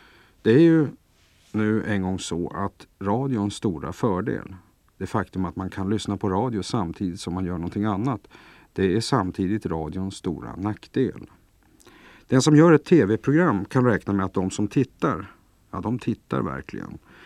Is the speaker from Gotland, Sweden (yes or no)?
no; Sollefteå, Västernorrland County, Sweden; also born or lived in Sundsvall / Örnsköldsvik / Kramfors / Härnösand; Men jag tycker ändå att jag är en väl kvalificerad västernorrlänning, född och uppvuxen i Sollefteå och jag har bott i Sundsvall, Örnsköldsvik, Kramfors och Härnösand.